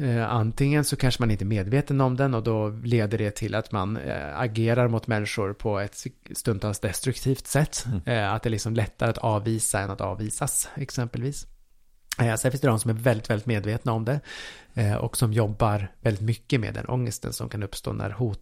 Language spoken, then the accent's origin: Swedish; Nacka, Stockholm County, Sweden; Jag är uppvuxen i Nacka kommun.